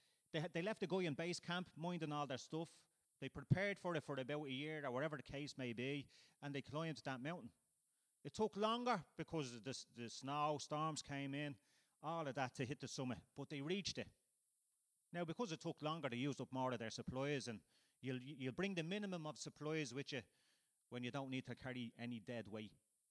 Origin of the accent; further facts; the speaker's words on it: Dublin, County Dublin, Ireland; now in Cavan, Ireland; I'm from Dublin, but I'm living in Cavan.